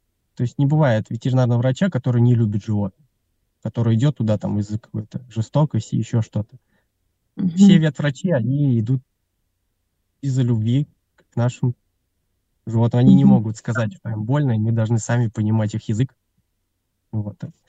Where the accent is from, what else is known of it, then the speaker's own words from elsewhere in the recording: Sterlitamak, Bashkortostan, Russia; Да, да. В городе Стерлитамак.